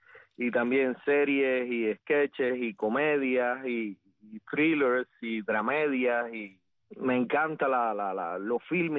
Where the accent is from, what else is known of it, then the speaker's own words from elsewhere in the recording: Pinar del Río, Cuba; yo soy de Pinar del Río, con ese orgullo que nos caracteriza a la gente inteligente y sensible. Ajá. Del occidente del país.